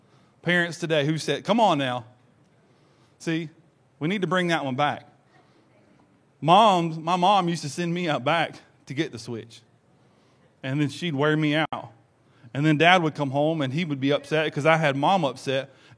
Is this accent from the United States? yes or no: yes; the South, United States; born there; And I was born in the South, and corporal punishment to me is like the death penalty on death row.